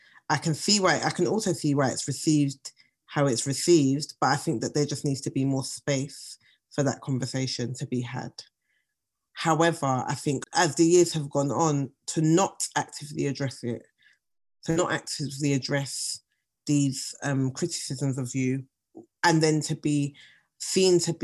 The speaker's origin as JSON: {"language": "English", "country": "Nigeria", "said": "I'm reading it as a Nigerian Igbo woman reading another Nigerian Igbo woman's words."}